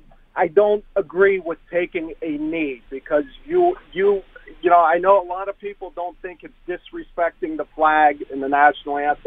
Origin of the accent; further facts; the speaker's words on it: United States; I'm an American, a veteran, okay?